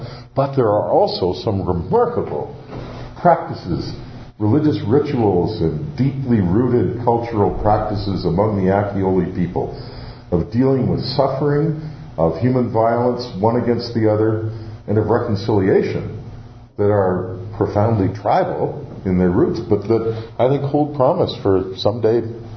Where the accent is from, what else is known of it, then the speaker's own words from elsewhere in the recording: Canada; being Canadian means being committed to diversity, and that's why I'm so much happier than my American friends.